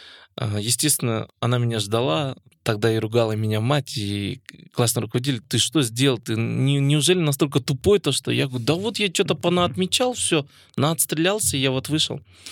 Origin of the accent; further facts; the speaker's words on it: Pavlodar Region, Kazakhstan; also born or lived in Ekibastuz / Almaty; Я родился в Павлодарской области. Для меня мои родные города, я считаю, для меня это три города. Это Павлодар, Кибастуз и город Алматы. Я учился в общеобразовательной школе